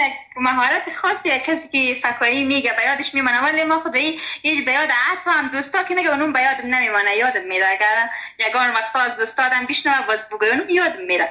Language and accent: Persian; Kabul, Afghanistan; از کابل هستم.